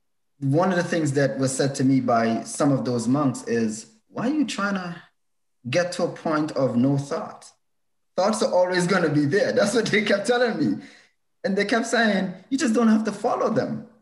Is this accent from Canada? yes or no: no; Antigua & Barbuda; born there; I was born in Antigua in the Eastern Caribbean. So sunny every day, lovely weather, literally a beach for every day, 365 beaches.